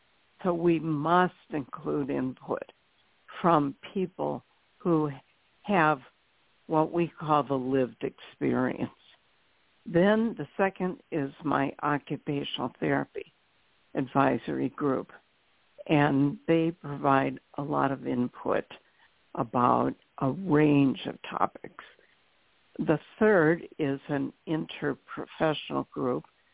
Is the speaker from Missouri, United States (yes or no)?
yes; St. Louis, Missouri, United States; my husband's work took our family of six to my hometown, which is St. Louis, Missouri.